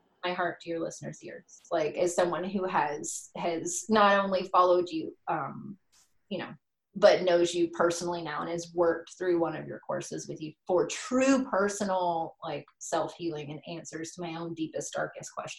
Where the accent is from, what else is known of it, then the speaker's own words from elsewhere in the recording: Southern United States, United States; I mean, I am from the South. I was raised in a, you know, Church of Christ household. My grandfather was a preacher